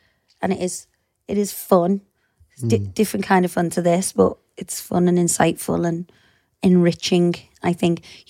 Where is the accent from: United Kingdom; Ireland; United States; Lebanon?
Ireland; I'm Irish and South African. My dad's mum's dad was fully South African.